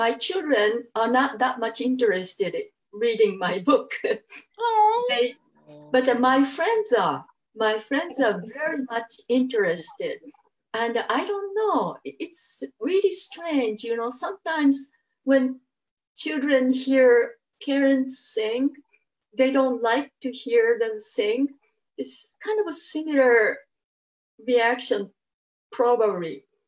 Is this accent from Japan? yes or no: yes; Japan; moved away as an adult; now in Canada; I was brought up in Japan. And I left Japan 1966 shortly after I graduated from high school. I met a man in Japan and I came to Canada to marry him, then my ex.